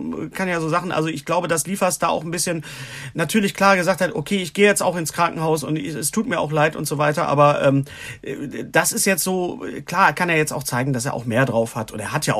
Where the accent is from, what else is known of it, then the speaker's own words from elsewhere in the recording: West Germany, Germany; Sehe ich das falsch als Wessi?